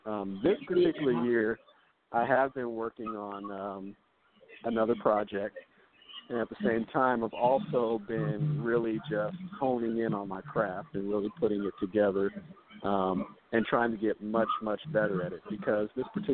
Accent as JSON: {"language": "English", "town": "Dallas", "region": "Texas", "country": "United States", "tie": "born or raised there", "said": "I also have another event in Dallas, my hometown."}